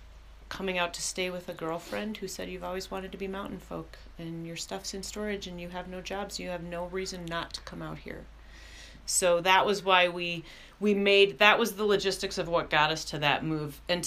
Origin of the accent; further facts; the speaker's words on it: Wisconsin, United States; I didn't love winter growing up in Wisconsin, but I love winter here because I can be out snowshoeing.